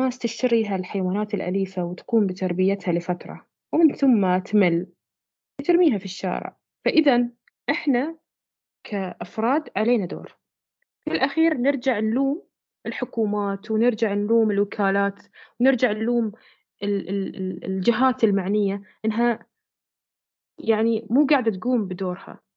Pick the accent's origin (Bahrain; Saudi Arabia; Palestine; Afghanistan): Bahrain; جمعية الرفق بالحيوان مثلا موجودة عندنا في البحرين مثلا